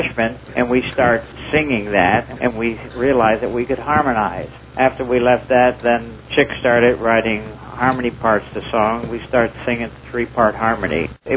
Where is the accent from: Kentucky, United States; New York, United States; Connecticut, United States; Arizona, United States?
Connecticut, United States; Waterbury; Yeah, we grew up in Waterbury, Connecticut, and we were musicians, so that's how we met.